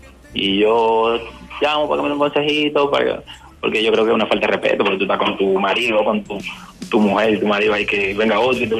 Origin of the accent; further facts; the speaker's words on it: Dominican Republic; now in Chile; Yo soy de República Dominicana.